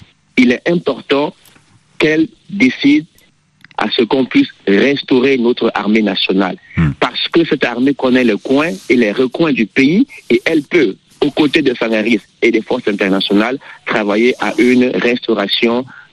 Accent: Central African Republic; c'est un message que je veux envoyer en tant que centrafricain à notre présidente.

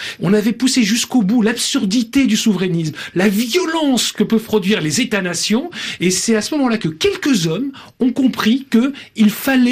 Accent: Grand Est, France; Moi, je suis lorrain

